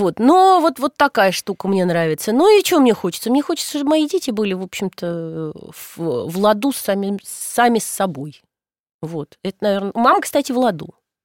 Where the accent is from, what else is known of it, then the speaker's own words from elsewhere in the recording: Moscow, Russia; мы горожане сейчас. Вот мы москвичи.